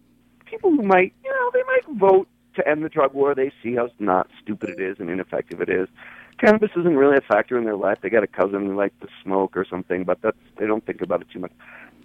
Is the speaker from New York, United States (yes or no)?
yes; New York, United States; I live in the real world. I come from New York.